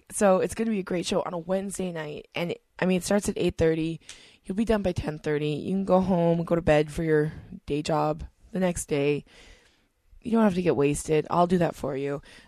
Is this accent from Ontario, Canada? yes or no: no; Edmonton, Alberta, Canada; People say that about my hometown of Edmonton all the time.